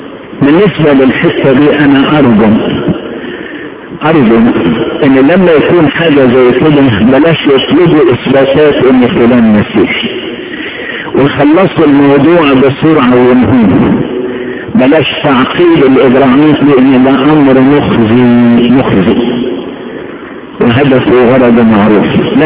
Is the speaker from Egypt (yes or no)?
yes; Egypt; وأنا ما حبش بلدنا مصر اللي بعتبرها أعم بلاد العالم